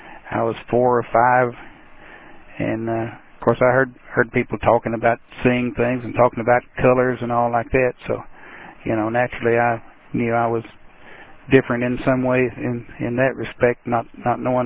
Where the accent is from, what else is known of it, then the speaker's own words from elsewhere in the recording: Athens, Tennessee, United States; Yes, I was born in Athens, Tennessee, and that's where I've lived for the majority of my life.